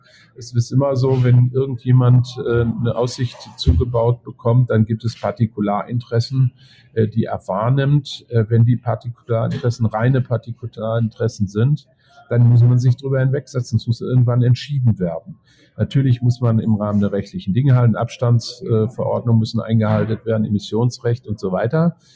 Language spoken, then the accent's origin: German; Hamburg, Germany; Ich bin Hamburger